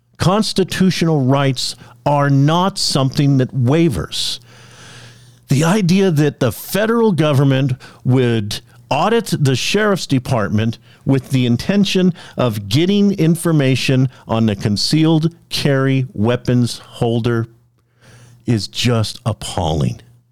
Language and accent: English; United States; I'm an American, damn it. And that's the way it's going to stay.